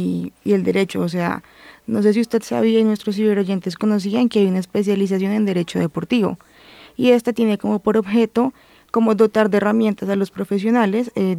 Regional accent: Neiva, Huila, Colombia; Pues la verdad, soy de Neiva, del Huila

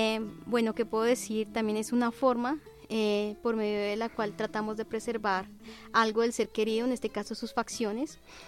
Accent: Bogotá, Colombia; Bueno, yo soy de Bogotá

